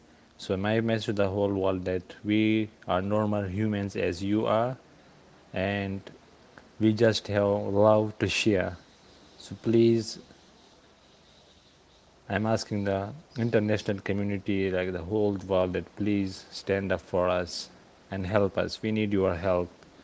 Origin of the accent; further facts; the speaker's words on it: Afghanistan; Yeah, I think I didn't mention it that I'm from Afghanistan, so.